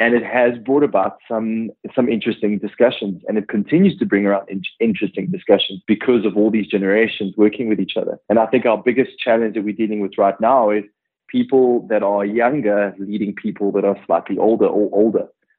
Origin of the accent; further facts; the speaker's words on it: South Africa; when I grew up in South Africa, where conflict was very much part of your life